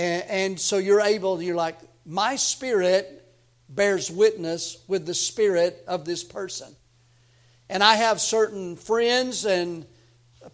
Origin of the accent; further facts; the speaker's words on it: Tennessee, United States; now in Missouri, United States; I'm from Tennessee. I'm Tennessee born. I'm Tennessee bred. When I die, I'll be Tennessee dead. But, you know, I love Missouri. I live in Missouri.